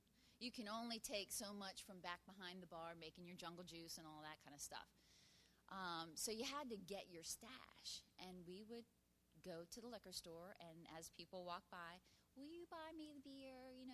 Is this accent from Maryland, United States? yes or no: yes; Maryland, United States; I grew up in Maryland. Crabs and beer.